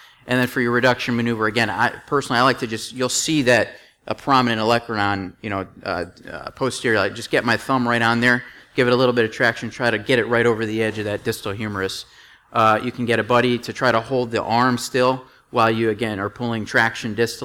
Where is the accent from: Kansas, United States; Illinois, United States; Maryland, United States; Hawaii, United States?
Illinois, United States; Chicago; I'm originally from Chicago. I went to University of Iowa for undergrad medical school. I went back to Chicago at Loyola.